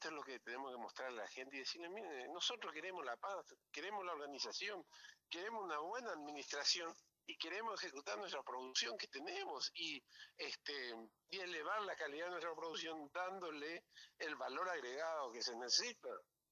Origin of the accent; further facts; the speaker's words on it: Corrientes, Argentina; gracias a mi pueblo de Corrientes, que amo tanto y quiero tanto